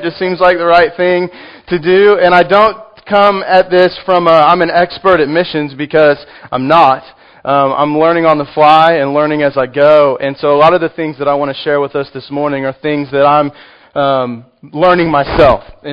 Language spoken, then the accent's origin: English; Texas, United States; I am from Texas. It's quite large, and so I have a hard time scaling down normal-sized things.